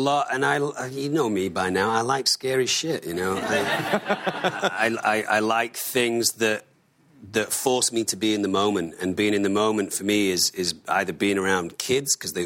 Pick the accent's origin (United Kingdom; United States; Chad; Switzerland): United Kingdom; Manchester, North West England; And I did, I'm from Manchester.